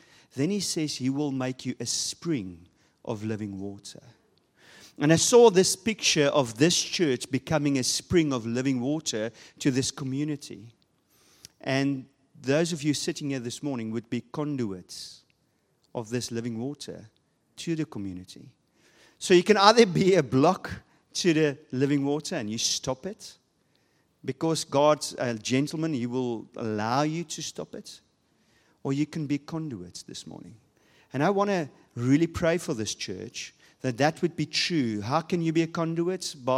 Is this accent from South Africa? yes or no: yes; South Africa; first language Afrikaans; English is a second language; Obviously, you can hear me being South African and Afrikaans, actually. I actually only use English as self-defense.